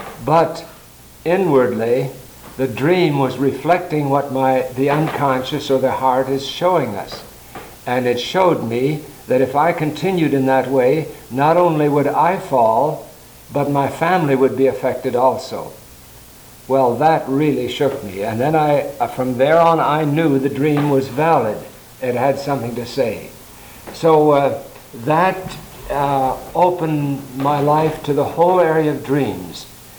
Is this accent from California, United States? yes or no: yes; California, United States; I grew up in California. We used to climb Mount Lassen at 10,000 feet oftentimes